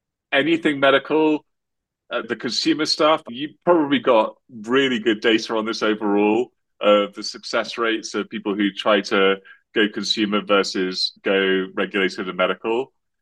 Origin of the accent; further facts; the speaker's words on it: United Kingdom; but as a Brit, you can't advertise.